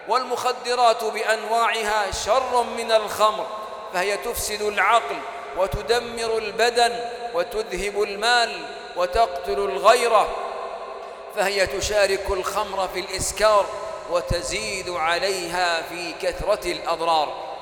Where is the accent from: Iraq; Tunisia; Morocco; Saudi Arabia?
Saudi Arabia; إن بلادنا المملكة العربية السعودية تواجه هجوماً شرساً من جهات مشبوهة